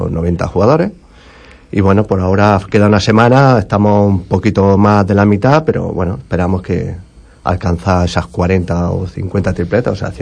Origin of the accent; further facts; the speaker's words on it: Catalonia, Spain; moved away as an adult; now in Galicia, Spain; la mezcla de mi padre, que es andaluz, y su familia, por parte de mi madre, son maños, y yo nací en Cataluña, pues, y he vivido en Cataluña siempre.